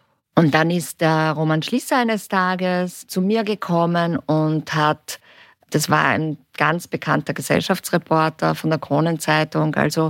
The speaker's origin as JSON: {"language": "German", "region": "Vienna", "country": "Austria", "tie": "born or raised there", "said": "ich bin in Wien geboren und ich bin auch hier aufgewachsen. Ich war in der französischen Schule, was für mich sehr wichtig und auch prägsam war, weil ich bin 1962 geboren."}